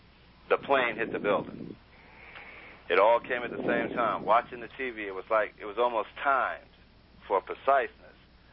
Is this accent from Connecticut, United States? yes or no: no; New York City, New York, United States; first thing that came to my mind is New York City, because I'm from New York, and I started thinking about my parents.